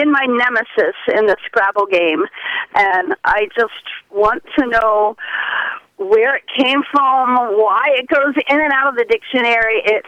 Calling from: Port St. Lucie, Florida, United States; I'm calling from Port St. Lucie, Florida.

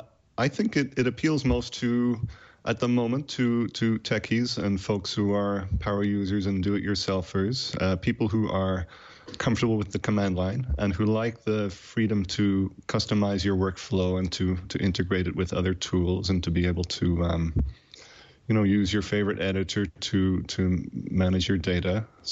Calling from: Los Angeles, California, United States; I'm speaking from Del Rey in Los Angeles, which is... Not too far from Marina Del Rey.

